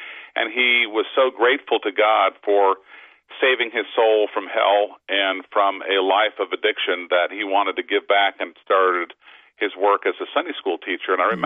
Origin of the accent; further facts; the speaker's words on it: Stamford, Connecticut, United States; Grew up in Stamford, Connecticut